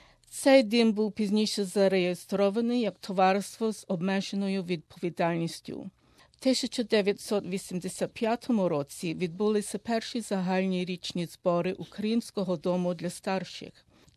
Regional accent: Melbourne, Victoria, Australia; Я з Мельбурну і я голова дирекції «Калини» і одна з 9 директорів.

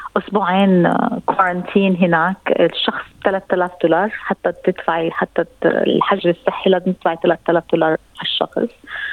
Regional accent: Palestine; احنا اصلنا من فلسطين، فاحنا بتعودين على الحدود المغلقه

